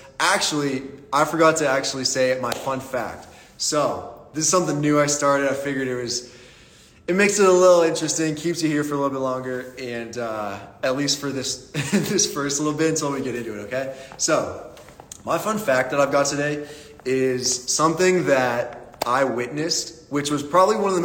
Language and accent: English; Pittsburgh, Pennsylvania, United States; If you don't know who I am … I am from Pittsburgh.